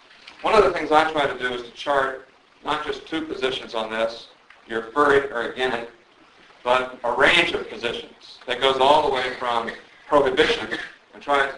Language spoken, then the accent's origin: English; the South, United States; I'm a Southerner, so I feel this very deeply.